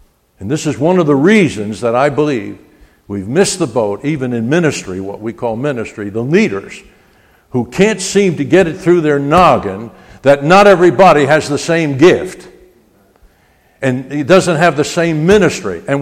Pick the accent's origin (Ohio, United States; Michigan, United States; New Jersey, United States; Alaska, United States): New Jersey, United States; Newark; And I learned the hard way growing up in Newark, New Jersey.